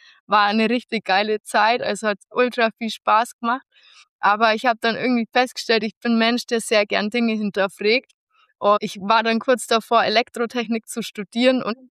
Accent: Bavaria, Germany; Also ich komme ja aus Bayern und leider war der Hauptwohnsitz dann doch in Hessen.

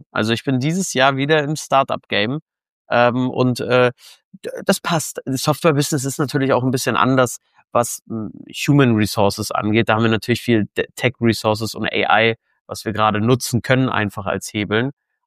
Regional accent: Hamburg, Germany; komme aus Hamburg, sitze gerade in Hamburg, sitze in meinem Homeoffice

